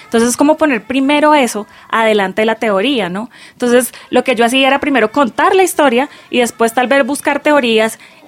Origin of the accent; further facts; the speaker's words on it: Bucaramanga, Santander, Colombia; Yo soy de Bucaramanga, desde chiquita veía migrantes rusos.